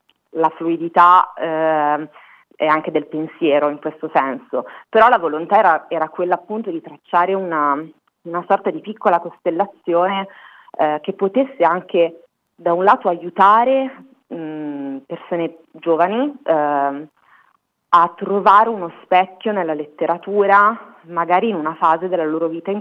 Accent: Salò, Lombardy, Italy; Io per esempio sono nata a Salò, che è un paese storicamente direi molto noto. Crescere di sinistra a Salò

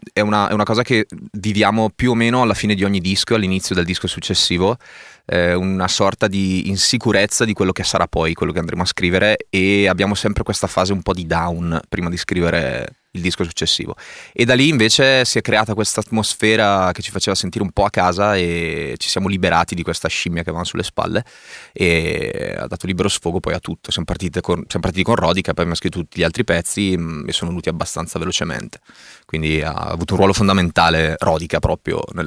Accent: Lombardy, Italy; noi siamo di Brescia, ma siamo cresciuti nelle zone limitrofe a Brescia.

